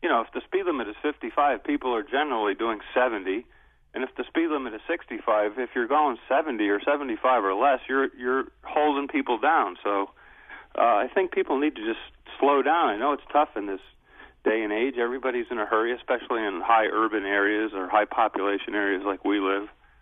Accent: United States; And, you know, I'm an American, so I'm out driving in my car

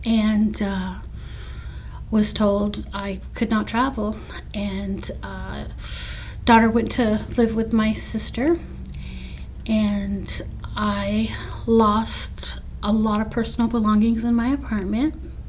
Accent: Tucson, Arizona, United States; I'm originally from Tucson, Arizona. I came here for a longevity summit. I was a guest speaker. I became ill and was unable to go back home to Arizona.

